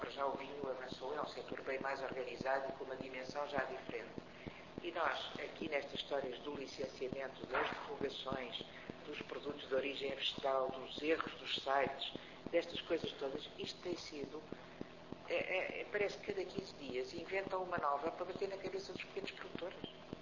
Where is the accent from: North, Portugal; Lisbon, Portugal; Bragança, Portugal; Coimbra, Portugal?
Lisbon, Portugal; e logo eu que sou de Lisboa, não é?